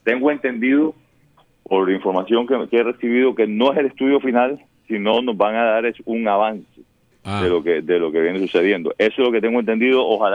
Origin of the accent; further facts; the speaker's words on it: Barranquilla, Atlántico, Colombia; Eso me parece a mí que como barranquillero nos deja una lección aprendida